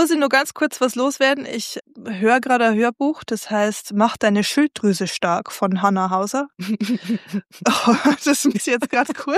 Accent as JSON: {"language": "German", "country": "Austria", "lives_now": "Germany", "said": "Für mich als Österreicher im preußischen Exil ist es total angenehm, einen Podcast in meinem Dialekt zu hören. Zumindest ist Oberösterreichisch dem sehr ähnlich."}